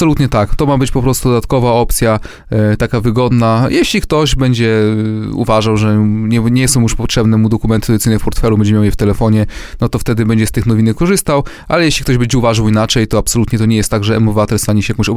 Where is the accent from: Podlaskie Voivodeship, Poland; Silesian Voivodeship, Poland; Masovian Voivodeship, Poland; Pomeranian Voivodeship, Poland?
Podlaskie Voivodeship, Poland; ja jestem raczej tak z duszy po prostu z Polski północno-wschodniej, z województwa podlaskiego. Urodziłem się na ziemi murzyńskiej, no i generalnie uważam, że po prostu tu są moje korzenie.